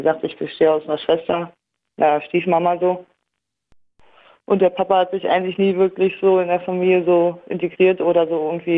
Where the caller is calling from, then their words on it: Berlin, Germany; Ja, ich komme auch aus der Ecke, ja.